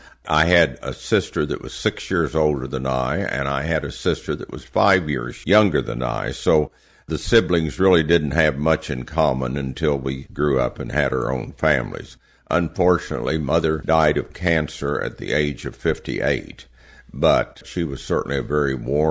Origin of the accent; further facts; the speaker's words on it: Ponca City, Oklahoma, United States; Of course, I was familiar with the land run because of growing up in Ponca.